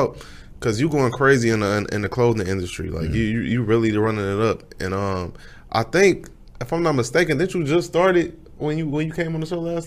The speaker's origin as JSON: {"language": "English", "town": "Chicago", "region": "Illinois", "country": "United States", "said": "Like, you know, we from the Midwest, you from Cleveland, I'm from Chicago"}